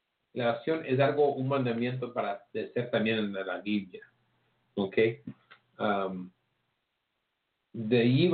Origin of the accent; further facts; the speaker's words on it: Mexico; now in United States; Somos ciudadanos aquí en Estados Unidos, pero también somos que mexicanos, ¿verdad?